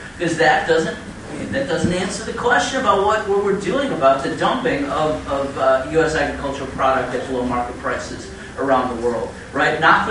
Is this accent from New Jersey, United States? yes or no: no; Chicago, Illinois, United States; from Chicago.